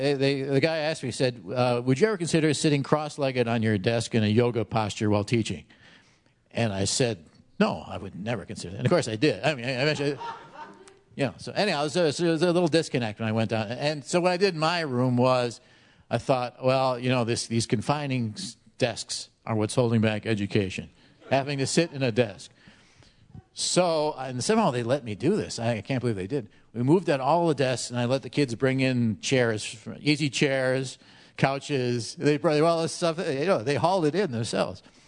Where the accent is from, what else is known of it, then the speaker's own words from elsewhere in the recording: Madison, Wisconsin, United States; So my experience in Kenosha was, okay, so I came from Madison, Wisconsin.